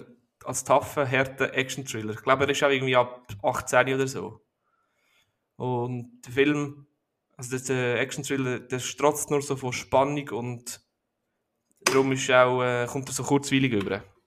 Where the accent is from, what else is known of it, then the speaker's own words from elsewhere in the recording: South Korea; ich meinte, ich komme aus Korea.